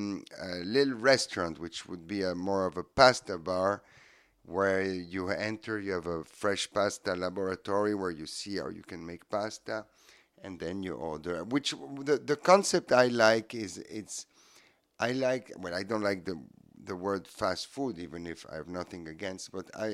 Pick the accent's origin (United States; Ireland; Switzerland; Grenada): Switzerland; Yes, I was raised in Switzerland because I was in exile, like you said.